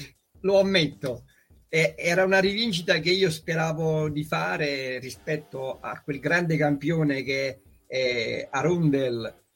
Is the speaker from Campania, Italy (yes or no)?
yes; Ischia, Campania, Italy; io sono nato a Ischia, quindi io sono di Ischia.